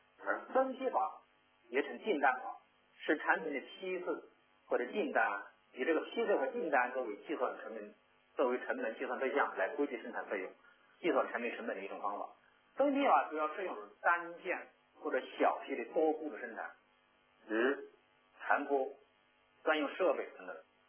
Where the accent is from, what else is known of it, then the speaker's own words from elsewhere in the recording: Taiwan; 咱们作为台湾人啊，应该对这个都很熟悉。